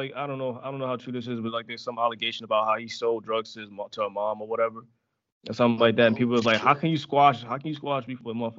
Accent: New York, United States; I mean, I love … songs and all that stuff because I'm from New York.

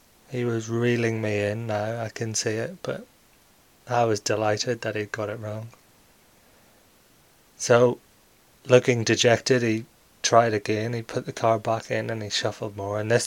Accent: Northern Ireland, United Kingdom; Eventually went along to the Mid-Ulster Magic Circle, which happened to be based in my hometown.

